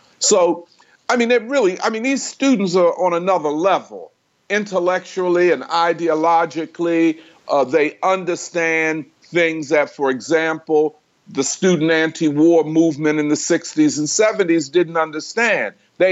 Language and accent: English; Philadelphia, Pennsylvania, United States; But I'm from North Philadelphia, and of course, you know, a fight was on.